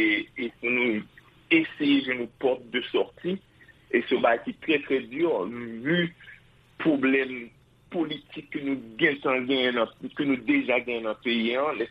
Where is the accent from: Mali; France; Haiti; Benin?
Haiti; Donc, moi, en tant qu'Haïtien